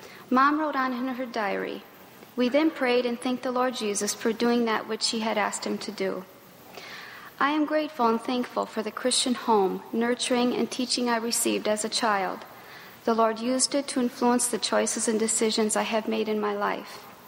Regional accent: Brazil; The experiences I had growing up in Brazil made me sensitive to others that are different than me.

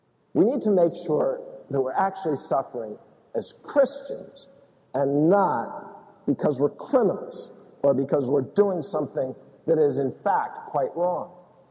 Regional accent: United States; And I chose to be proud of the fact that I'm an American. I'm glad that I'm from the United States.

